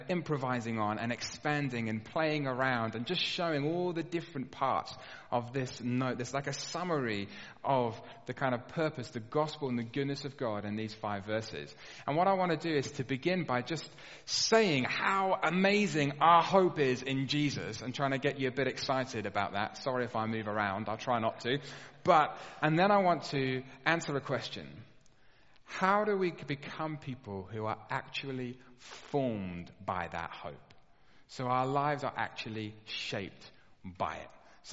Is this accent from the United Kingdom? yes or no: yes; Birmingham, West Midlands, United Kingdom; now in Loughton, United Kingdom; I'm from Birmingham originally, and we're a little bit more noisy up there.